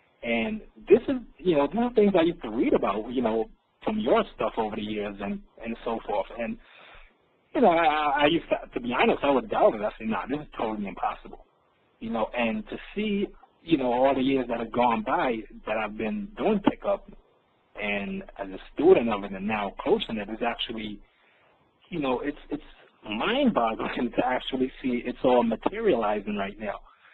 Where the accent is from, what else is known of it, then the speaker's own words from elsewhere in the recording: New York City, New York, United States; now in Antigua; but basically I'm from New York City, you know, and I pretty much travel the globe, basically, and right now I'm in the Caribbean islands in Antigua.